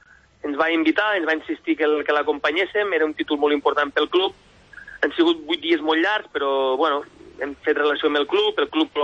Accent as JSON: {"language": "Catalan", "region": "Catalonia", "country": "Spain", "said": "jo com a català"}